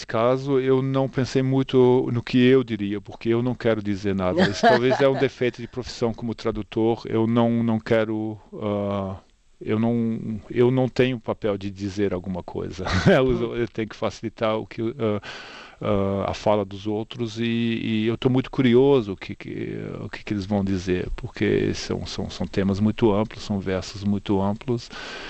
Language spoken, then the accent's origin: Portuguese; Brazil; also born or lived in Germany; Sou alemão, mas meu contato com a língua começou no Brasil por um acaso, porque eu cresci lá, simplesmente. Meus pais foram trabalhar no Brasil e eu cresci lá e fui alfabetizado em português.